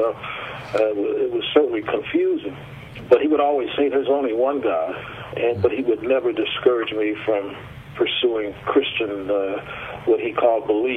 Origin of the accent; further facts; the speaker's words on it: Detroit, Michigan, United States; I grew up here in the Metro Detroit area, what was commonly known as the Brewster Project.